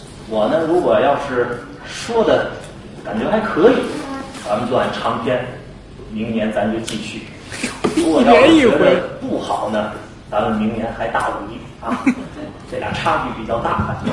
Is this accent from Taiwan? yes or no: no; Tianjin, China; 离北京不远，天津的事儿啊，我的老家。